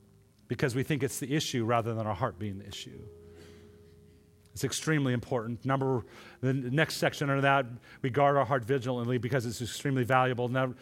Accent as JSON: {"language": "English", "region": "Montana", "country": "United States", "tie": "born or raised there", "said": "Growing up in Montana, this has significance to me because as you walk through Montana, there are springs of water all over the woods."}